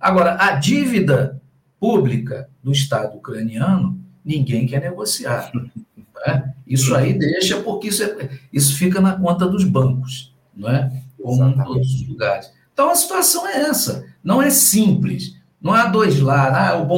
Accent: Rio de Janeiro, Brazil; Pessoal, eu como carioca, né, a gente gosta de falar do túnel, né?

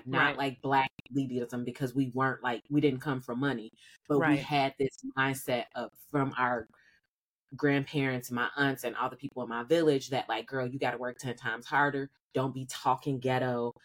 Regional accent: Illinois, United States; Okay. So I grew up in the suburb of Chicago, which was like maybe 20 minutes from like where Jemiah grew up

